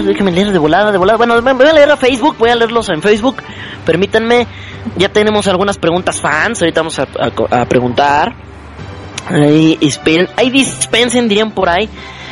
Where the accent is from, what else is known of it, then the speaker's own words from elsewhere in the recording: Saltillo, Coahuila, Mexico; aquí en mi tierra Saltillo no ha venido y yo ya quiero jalarlo para acá.